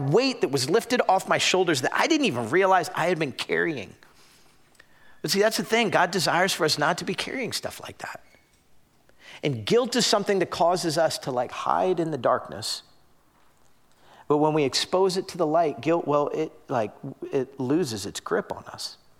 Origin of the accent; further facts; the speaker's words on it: Florida, United States; I grew up in South Florida.